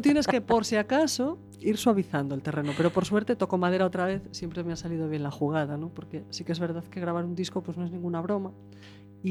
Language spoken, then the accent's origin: Spanish; Arteixo, Galicia, Spain; yo soy de Meicén, de Arteixo